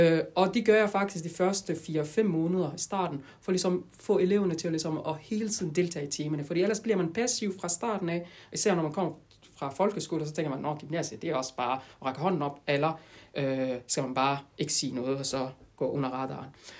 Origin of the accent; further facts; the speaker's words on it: France; also born or lived in Djibouti; Jeg kom til Frankrig, da jeg var 2 måneder gammel. Men jeg er født i Djibouti, og så har jeg rejst til Djibouti hver sommerferie. Fordi jeg skulle lære de forskellige sprog, vi taler i Djibouti, ud over fransk.